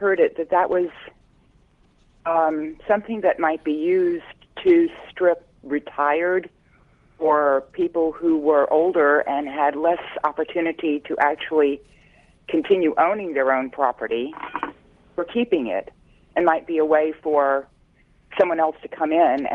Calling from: Mexico; I'm calling from Mexico.

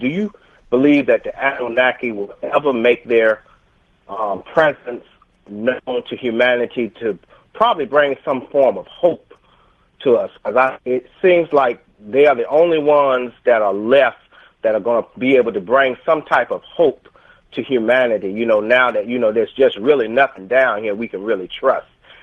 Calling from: Tuskegee, Alabama, United States; I'm calling from Tuskegee, Alabama.

